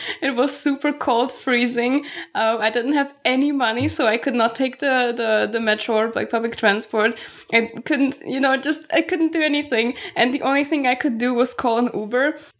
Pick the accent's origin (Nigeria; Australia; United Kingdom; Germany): Germany; also born or lived in Slovakia / Austria; now in United States; at least like in the Europe where I grew up. So Slovakia, Austria, Germany. I grew up in Germany.